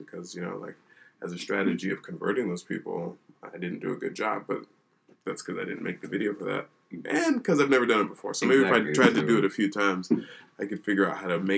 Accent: Nigeria; Yes, I am undereducated in the ways of being Nigerian, and I don't know Yoruba.

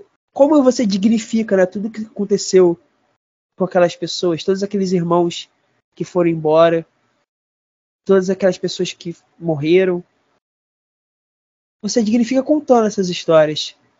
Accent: Rio de Janeiro, Brazil; Eu voltei recentemente a morar na Tijuca, que é o bairro onde eu nasci e fui criado. Nasci não exatamente, mas fui criado desde quando eu era muito pequeno.

